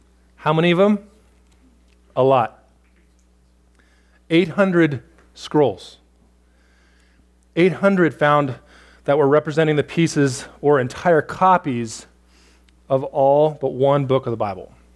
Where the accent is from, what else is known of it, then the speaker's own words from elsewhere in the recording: Newport Beach, California, United States; born there; You know, I was born in Newport Beach. I had no control over that.